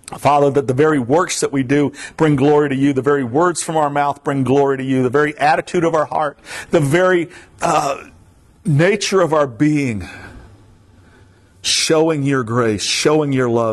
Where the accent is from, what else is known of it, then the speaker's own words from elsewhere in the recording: Florida, United States; I certainly would not have picked going to Vermont. I'm from Florida.